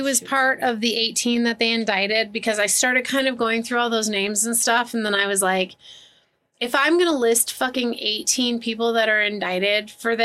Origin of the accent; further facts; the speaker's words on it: South Carolina, United States; when I was a kid growing up in South Carolina, I got my birthday off of school because it was Robert E. Lee Day